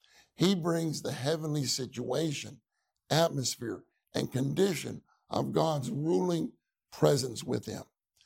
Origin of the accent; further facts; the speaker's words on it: Pittsburgh, Pennsylvania, United States; now in Houston, United States; Then when I grew up in Pittsburgh. Eventually, I made my way to Houston.